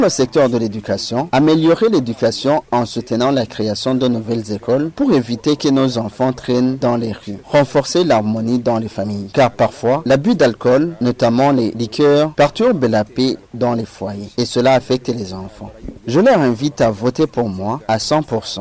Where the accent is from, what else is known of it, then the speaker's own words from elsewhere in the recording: Gitega, Gitega Province, Burundi; Je viens de la province de Gitega, commune Gitega, zone Nyamugari, quartier Mouchache.